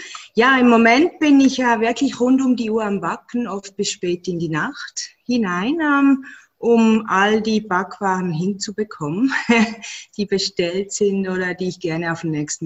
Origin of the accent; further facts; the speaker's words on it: Bern, Switzerland; moved away as an adult; now in Australia; Ich komme aus dem Emmental, man trifft sich, um zusammen zu essen und zu kochen. Und als ich dann vor 3,5 Jahren mit meiner Familie ausgewandert bin nach Australien